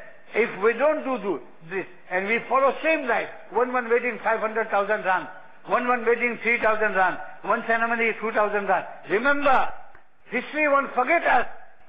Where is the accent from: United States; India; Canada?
India; We, as an Indian, in this country, our population is 1 million.